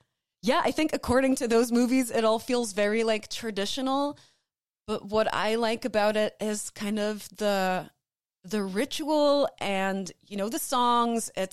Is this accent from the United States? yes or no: yes; the South, United States; I grew up religious because I'm from the South, and that's just what you do.